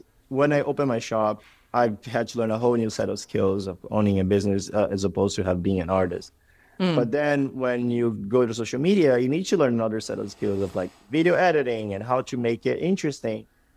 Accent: Brazil; moved away; You know, I came from Brazil with nothing, I grew up with even less.

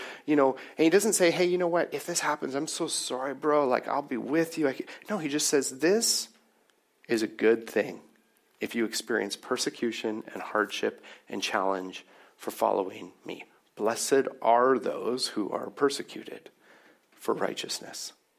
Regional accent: Canada; because as 2023 Canadian Christians, it's pretty easy for us to read this and be like

